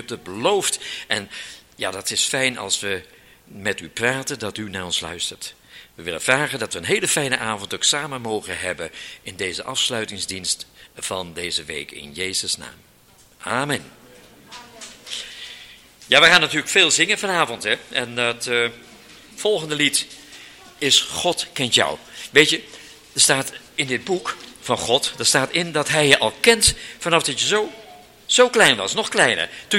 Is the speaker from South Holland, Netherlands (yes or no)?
no; Dinxperlo, Gelderland, Netherlands; Ik kom uit Dinxperlo.